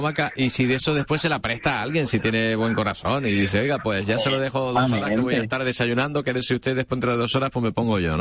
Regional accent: Canary Islands, Spain; nosotros, los españoles, somos los canarios cuando estamos en determinados centros

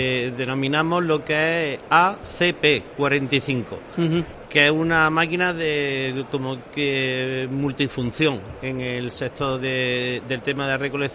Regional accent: Jaén, Andalusia, Spain; yo soy de Jaén y miro a mi tierra

